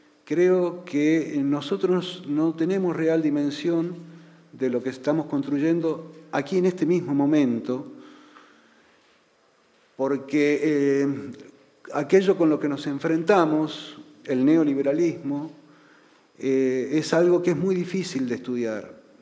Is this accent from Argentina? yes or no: yes; Argentina; Yo vengo de Argentina, nosotros hemos tenido una experiencia neoliberal por primera vez elegida por el pueblo